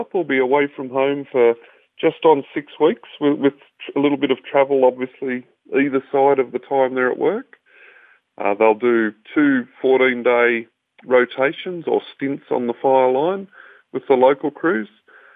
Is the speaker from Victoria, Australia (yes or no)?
no; New South Wales, Australia; So I'm from just north of Sydney. I work in Sydney, New South Wales in Australia, and live just to the north of there.